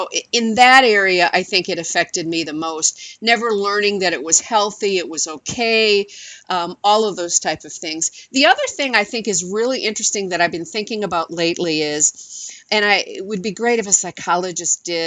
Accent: North Dakota, United States; born there; I was born in North Dakota, so you get a guess what religion it probably was.

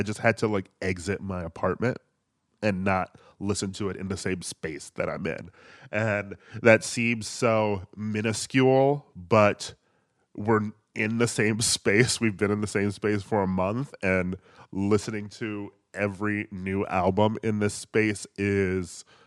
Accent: Midwest, United States; just sort of like a black kid growing up in the Midwest

